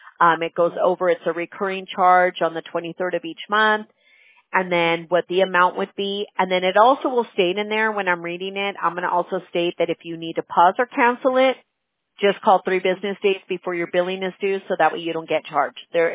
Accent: United States; You know, but whatever. I'm American, you know.

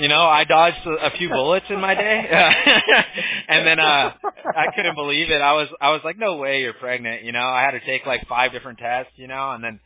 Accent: California, United States; I have a bunch of friends that are Mexican growing up in Orange County

